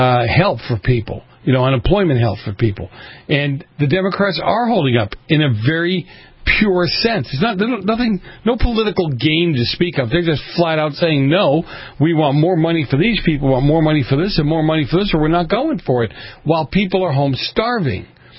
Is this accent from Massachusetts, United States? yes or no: yes; Boston, Massachusetts, United States; I come from Boston, a city that's ripe with corruption and what have you.